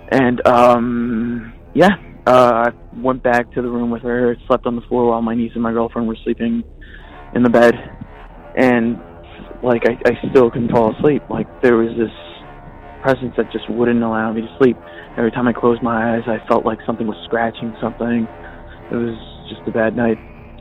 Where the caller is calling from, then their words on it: Redondo Beach, California, United States; I'm calling from Redondo Beach.